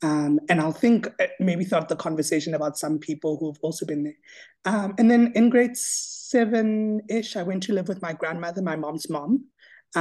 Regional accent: Kimberley, Northern Cape, South Africa; Okay, so I was raised in Kimberley in the Northern Cape. People call it the Diamond City.

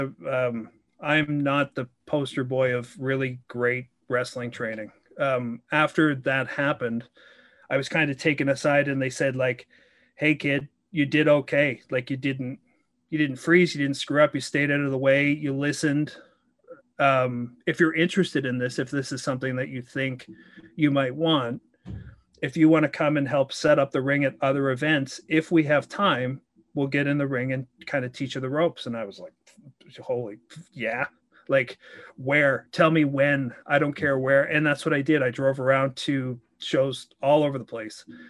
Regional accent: Kingston, Ontario, Canada; So he knew I was from Kingston.

